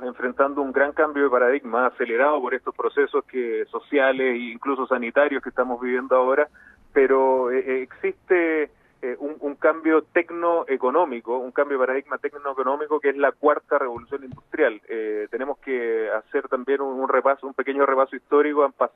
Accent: Tarapacá, Chile; particularmente tres riquezas que están aquí en mi tierra, en Tarapacá.

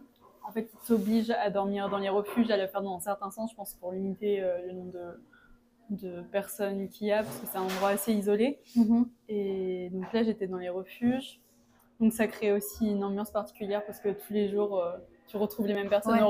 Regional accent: Normandy, France; now in New Zealand; j'ai 25 ans, je viens de Normandie en France

